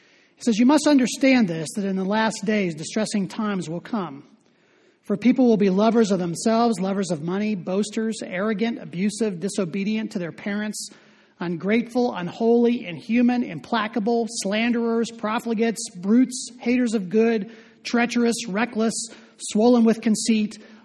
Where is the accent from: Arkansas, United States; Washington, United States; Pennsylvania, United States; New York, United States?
Pennsylvania, United States; Pittsburgh; moved away; I am a rabid fan of my hometown Pittsburgh sports teams. Even though we've been living out west for 15 years, it's an indicator that the old Pittsburgh adage is true.